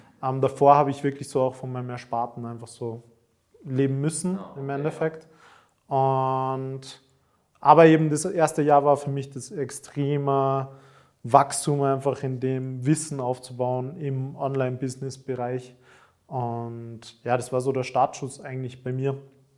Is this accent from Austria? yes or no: yes; Austria; Und bin dann dort bei uns in Österreich vor der Wirtschaftskammer gestanden und habe mein Gewerbe damals angemeldet